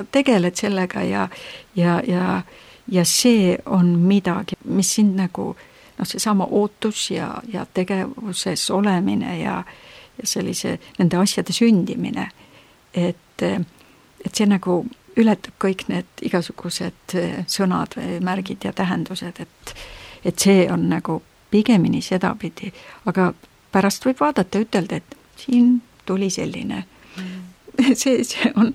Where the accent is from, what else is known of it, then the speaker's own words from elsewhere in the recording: Hiiu County, Estonia; Ma olen Hiiumaal pärit ka, nii et siukene lugu.